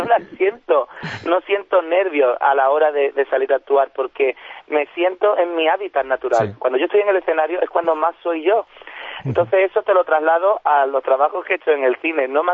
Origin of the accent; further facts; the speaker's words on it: Andalusia, Spain; accent: Andalusian; lo hablo con acento andaluz, pero bueno, lo hablo como puedo